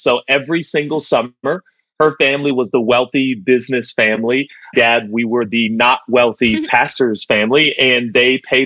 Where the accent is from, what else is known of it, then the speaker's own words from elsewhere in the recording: Portland, Oregon, United States; The motto of Portland is keep Portland weird. I was born and raised in Portland.